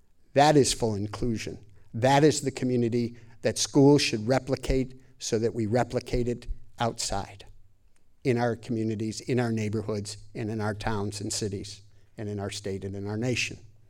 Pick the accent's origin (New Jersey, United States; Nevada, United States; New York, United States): New York, United States; Amherst; I'm from Western New York. I'm from Buffalo. Grew up in Amherst. I know this town. I love this town.